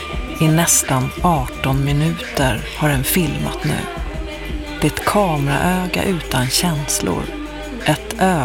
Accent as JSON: {"language": "Swedish", "town": "Stockholm", "region": "Stockholm County", "country": "Sweden", "tie": "born or raised there", "said": "Jag är tillbaka i Stockholm, min hemstad"}